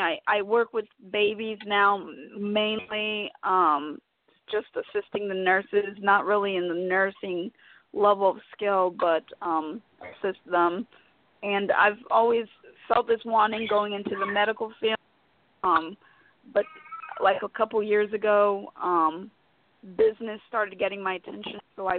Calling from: Atlanta, Georgia, United States; I'm calling from Atlanta, Georgia.

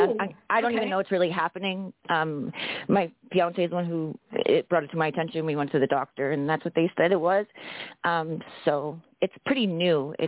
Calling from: Pennsylvania, United States; I'm calling in from Pennsylvania.

